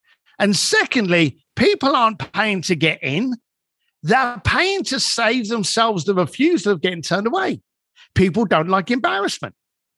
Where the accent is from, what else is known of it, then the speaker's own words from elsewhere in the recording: London, United Kingdom; When I was growing up in London and I was a biker then and I was a bricklayer, I had no money.